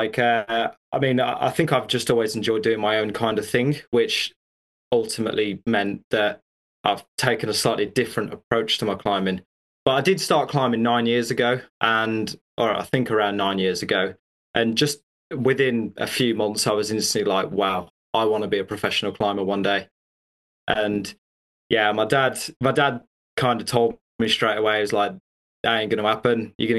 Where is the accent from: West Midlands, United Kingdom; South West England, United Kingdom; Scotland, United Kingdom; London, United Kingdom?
West Midlands, United Kingdom; I'm originally from just north of Birmingham, which is a pretty kind of, it's an industrial city in the UK. I'm from very much a working class background.